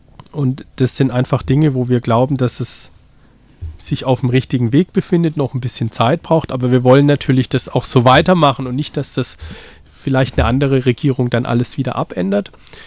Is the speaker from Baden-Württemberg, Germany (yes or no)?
yes; Stuttgart, Baden-Württemberg, Germany; Ich bin in Stuttgart geboren, habe als Kind auch in Stuttgart gelebt